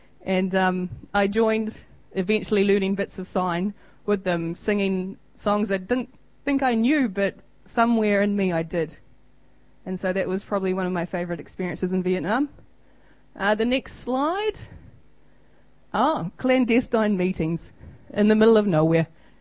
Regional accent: New Zealand; And as a New Zealander, you're like, yeah, actually it was a nice speech. You know, it's a bit like home.

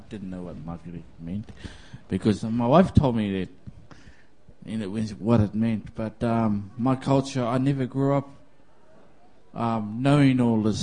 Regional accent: New Zealand; I didn't know that I was being Māori, being segregated, you know. I just saw myself as myself growing up in New Zealand

